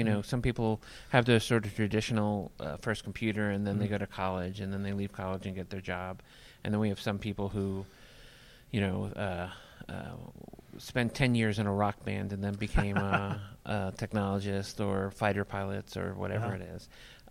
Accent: Atlanta, Georgia, United States; I'm from Atlanta. A lot of my family's actually from here in Illinois, over in the Quad Cities, which is nowhere near Chicago, but...

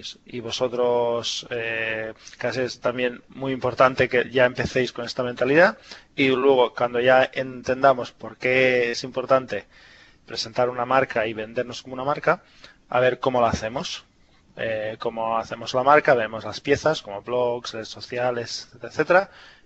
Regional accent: Bosnia & Herzegovina; que tenéis la pronunciación. Bueno, tengo nacionalidad española, pero vengo de Bosnia y Herzegovina originalmente, por eso este nombre raro.

